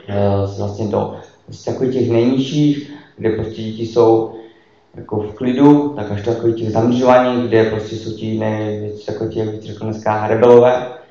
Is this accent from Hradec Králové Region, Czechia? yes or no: no; Karviná, Moravian-Silesian Region, Czechia; 3 let, pocházím z Karviné. Rodil jsem se do nevěřící rodiny